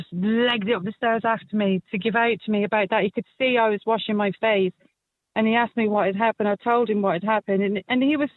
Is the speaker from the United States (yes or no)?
no; Ireland; accent: Irish; now in London, United Kingdom; Because by the time I moved to London, I still had my Irish accent, you know?